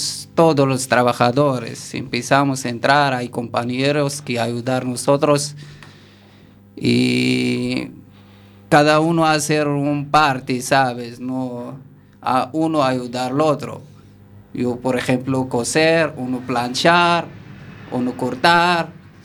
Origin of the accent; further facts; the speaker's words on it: Casablanca, Casablanca-Settat, Morocco; Spanish is a second language; now in A Coruña, Spain; Yo soy de Marruecos, de Casablanca. Me vengo en Coruña la primera vez